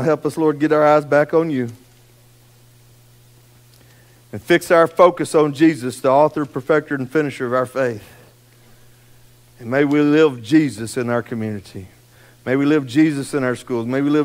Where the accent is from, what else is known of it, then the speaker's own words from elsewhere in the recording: Athens, Texas, United States; I was raised here in Athens. I've never seen the church be like this in Athens.